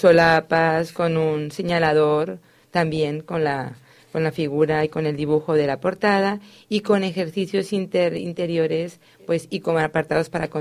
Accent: Colombia; also born or lived in Spain; como soy colombiana española

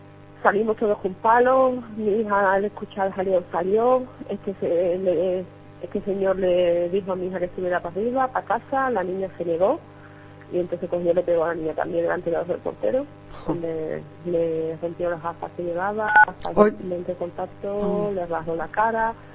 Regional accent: Spain; yo porque soy española

